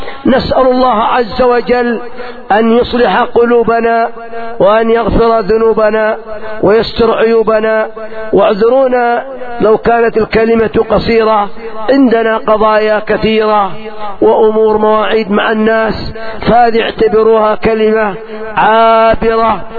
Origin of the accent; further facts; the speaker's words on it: Yemen; نلاحظ عندنا في اليمن إقبال من النساء عجيب على التفقه في الدين